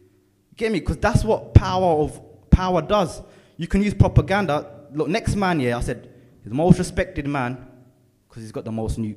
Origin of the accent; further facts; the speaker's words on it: London, United Kingdom; Just because I told you I'm from East London, come on, I ain't that bad.